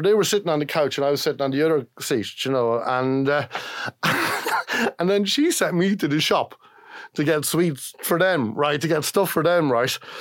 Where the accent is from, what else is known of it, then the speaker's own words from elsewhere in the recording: Kells, Leinster, Ireland; So I grew up in Kells and I had so much freedom. Do you know, I lived in an estate in Kells